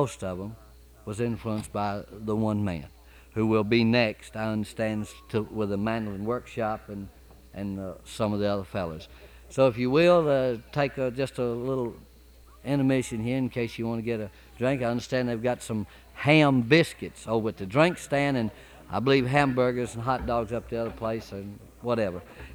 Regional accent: North Carolina, United States; and I was raised in North Carolina, and they used to play down there, and we'd go to schoolhouses and listen to them, and they were truly great.

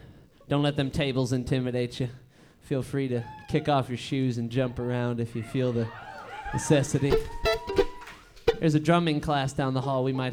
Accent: Nederland, Colorado, United States; But we're the … We're from Nederland, Colorado. It's a little tiny town. It already snowed there

